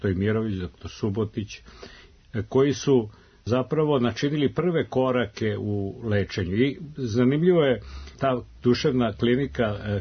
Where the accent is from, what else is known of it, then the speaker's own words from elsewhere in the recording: Belgrade, Serbia; born there; ja sam rođen u Beogradu, moji su da. Svi preci iz Beograda